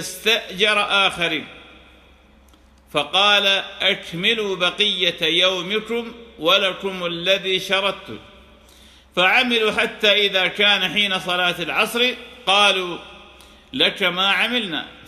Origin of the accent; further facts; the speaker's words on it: Iraq; وشاهدنا بحمد الله تعالى في بلادنا العراق